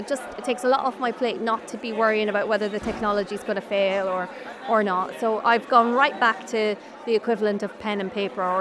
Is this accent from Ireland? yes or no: yes; Ireland; I grew up in Ireland